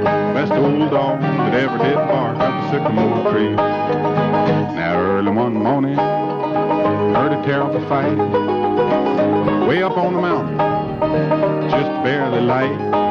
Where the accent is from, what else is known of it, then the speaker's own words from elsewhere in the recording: West Virginia, United States; We're all from West Virginia.